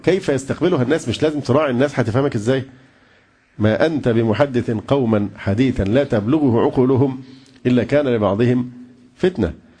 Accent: Egypt; فإحنا مواطنون، مش إحنا جنسيتنا مصرية، خلاص بنمارس حقنا

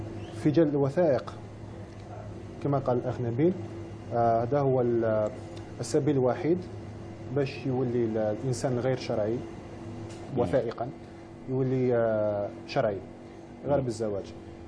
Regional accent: Algeria; moved away; كي جيت لهذه البلاد أولا كنت فخور نقول أنا جزائري أوف كورس أنا مازالي فخور نقول جزائري

